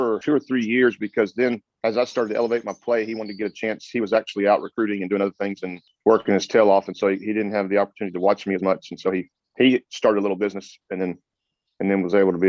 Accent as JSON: {"language": "English", "town": "Victoria", "region": "Texas", "country": "United States", "tie": "born there", "said": "So I was born in Victoria down in South Texas. My family's from the Corpus Christi area."}